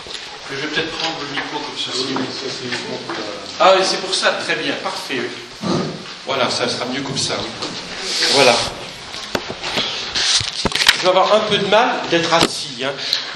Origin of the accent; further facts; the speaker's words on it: Lyon, Auvergne-Rhône-Alpes, France; je suis de l'Université catholique de Lyon, donc je suis un Lyonnais, voilà. Et je suis prêtre diocésain de Lyon.